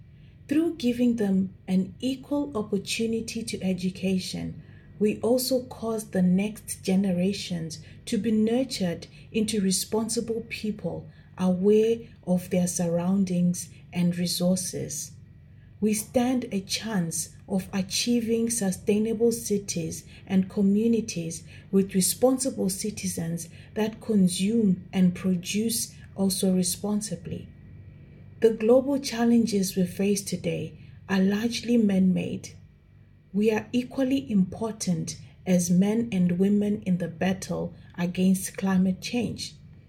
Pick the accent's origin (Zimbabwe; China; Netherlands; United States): Zimbabwe; I come from Zimbabwe